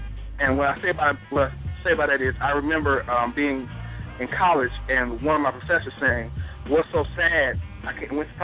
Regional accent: Gulfport, Mississippi, United States; in Gulfport, Mississippi, my hometown, WJZD 94.5, it's a black-owned station owned by Rick Daniels, and they still keep that format.

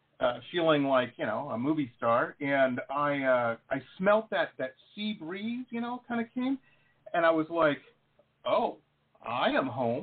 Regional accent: Detroit, Michigan, United States; Well, I tell you, I grew up in Detroit.

